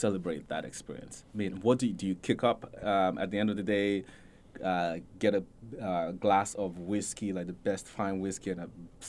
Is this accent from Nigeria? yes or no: yes; Nigeria; But I am Nigerian first, right?